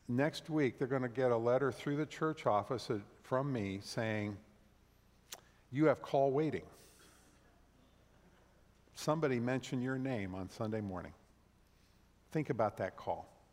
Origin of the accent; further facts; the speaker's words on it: Thousand Oaks, California, United States; So I can think of five or six people in the church I grew up in Thousand Oaks, California, who were the reason I finally heard God's voice in my life.